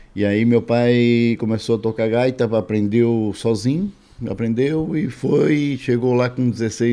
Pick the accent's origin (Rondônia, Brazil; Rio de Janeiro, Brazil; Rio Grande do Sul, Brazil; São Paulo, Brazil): Rio de Janeiro, Brazil; born there; Eu nasci em Tijuca, uma família de quatro irmãos, né?